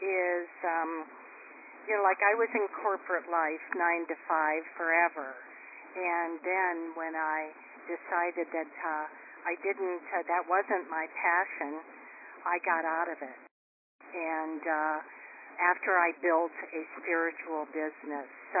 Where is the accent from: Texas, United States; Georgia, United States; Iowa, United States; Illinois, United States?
Iowa, United States; You know, when I grew up in Iowa, I was talking about the Midwest and stuff.